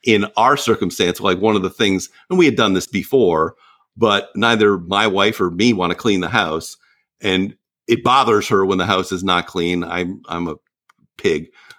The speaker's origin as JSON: {"language": "English", "region": "Iowa", "country": "United States", "tie": "born or raised there", "lives_now": "Virginia, United States", "said": "I grew up in Iowa, but I live in Virginia."}